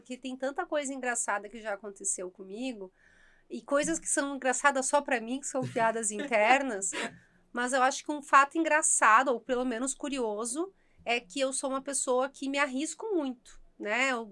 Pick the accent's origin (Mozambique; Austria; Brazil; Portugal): Brazil; Rio Grande do Sul; now in São Paulo, Brazil; tenho 35 anos, sou gaúcha, mãe do Henrique, que tem 5 aninhos. Moro aqui em São Paulo há 8 anos, sou uma mulher branca